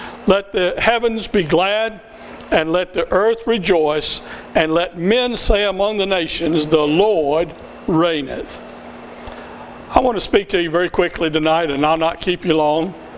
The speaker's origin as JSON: {"language": "English", "region": "the South", "country": "United States", "accent": "Southern", "said": "I'm from the South. There's no denying that. You can hear that from my accent."}